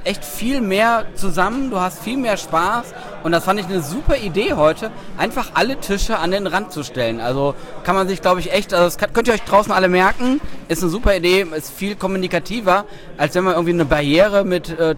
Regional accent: Rhineland, Germany; da sind wir alle Rheinländer

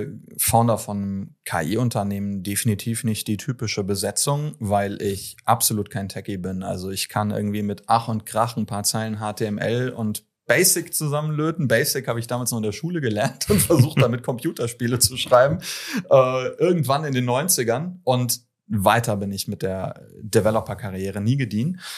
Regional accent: Dötlingen, Lower Saxony, Germany; Ich komme aus Dötlingen. Das ist ein Ticken näher dran.

